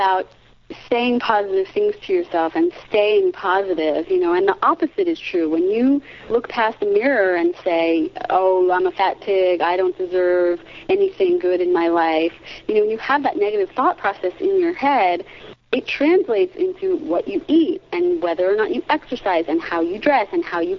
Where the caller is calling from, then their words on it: New York, United States; I'm in New York. … Serena is in L.A.